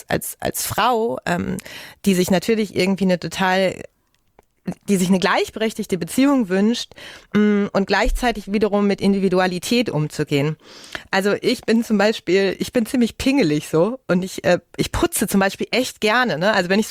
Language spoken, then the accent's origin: German; North Rhine-Westphalia, Germany; Ich komme ja aus dem Ruhrgebiet.